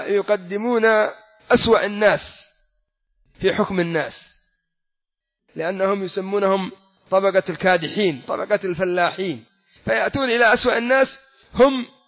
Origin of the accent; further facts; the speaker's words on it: Yemen; عندنا في اليمن انظر من العملة من انهيار إلى انهيار